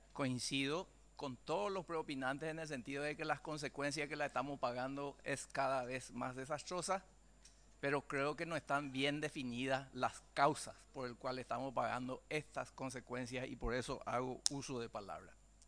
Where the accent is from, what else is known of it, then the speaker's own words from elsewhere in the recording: Paraguay; si no reconocemos esta falencia que tenemos como sociedad paraguaya